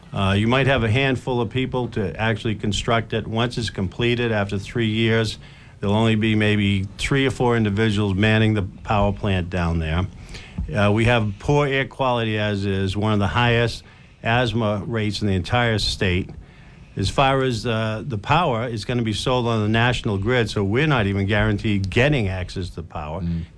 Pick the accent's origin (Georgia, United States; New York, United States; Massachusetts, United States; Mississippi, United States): Massachusetts, United States; Brockton; I was born and raised in Brockton.